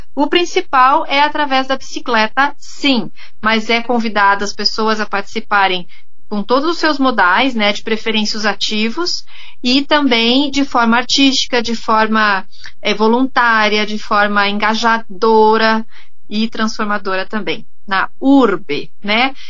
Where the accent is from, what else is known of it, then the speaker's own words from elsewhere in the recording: Brazil; Nós somos brasileiros e fazemos parte da floresta amazônica e das decisões que acontecem lá.